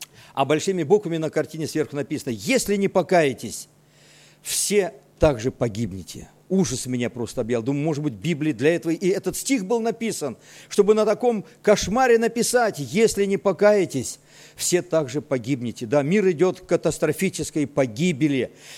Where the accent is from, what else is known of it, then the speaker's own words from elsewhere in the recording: Krasnodar Krai, Russia; born there; Я родился в Краснодарском крае, хотя все мои корни с Азербайджана. И дедушки, и прадедушки там родились, и там мои родители родились, но временно находились на нефтяных промыслах в Краснодарском крае. И там я родился.